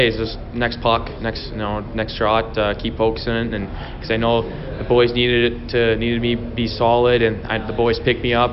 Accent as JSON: {"language": "English", "town": "Mahtomedi", "region": "Minnesota", "country": "United States", "said": "I'm from Matamidi, Minnesota, and I'm 2004."}